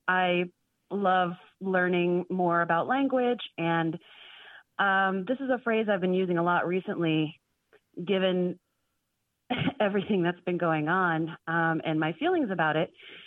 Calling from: Los Angeles, California, United States; I'm calling from Los Angeles.

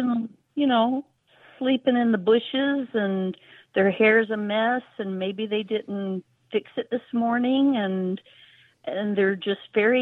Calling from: Georgia, United States; I'm calling from North Georgia.

